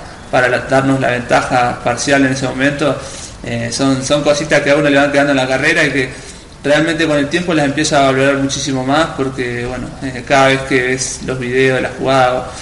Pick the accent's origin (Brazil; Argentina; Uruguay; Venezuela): Uruguay; para mí como uruguayo, compatriota